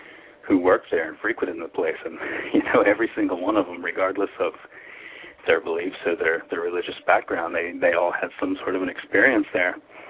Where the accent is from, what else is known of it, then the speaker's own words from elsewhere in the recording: Oklahoma, United States; moved away as an adult; now in Ireland; I'm originally from Oklahoma, and in the late 90s, I made a trip to Ireland, which was only supposed to be a short trip, and 14 years later, I'm still here.